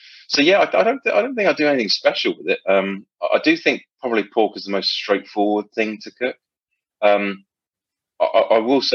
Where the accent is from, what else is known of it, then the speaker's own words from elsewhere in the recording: South West England, United Kingdom; We're both from Cornwall, me and my wife.